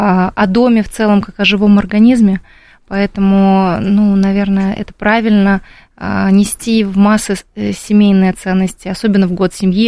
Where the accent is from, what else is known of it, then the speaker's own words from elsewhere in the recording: Moscow Oblast, Russia; У нас в поселке живет 1000 домов, ну, то есть это очень много семей, там 5000 людей. Я из Подмосковья, да.